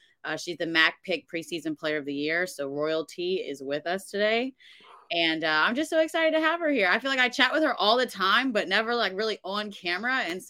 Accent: New Jersey, United States; Like, I'm from Jersey, and so New York Hoopers are different

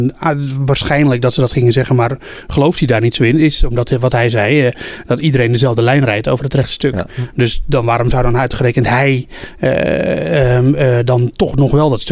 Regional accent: Netherlands; wij zijn Nederlanders.

